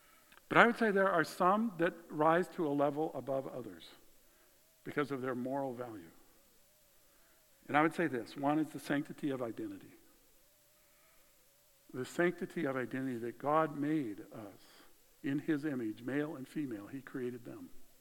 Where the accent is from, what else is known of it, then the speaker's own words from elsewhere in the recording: United States; It is one of the most amazing privileges that as an American we have.